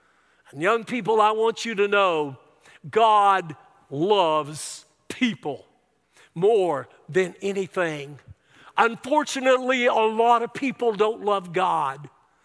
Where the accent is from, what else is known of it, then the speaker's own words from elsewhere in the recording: United States; born there; I'm thankful that I was born in America, the land of the free and the home of the brave.